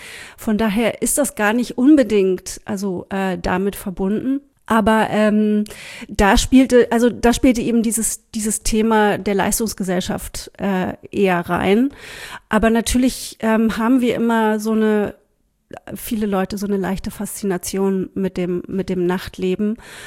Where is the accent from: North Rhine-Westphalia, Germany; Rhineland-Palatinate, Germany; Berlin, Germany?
Berlin, Germany; Ich bin ja in West-Berlin aufgewachsen, die halbe Stadt, die es nicht mehr gibt.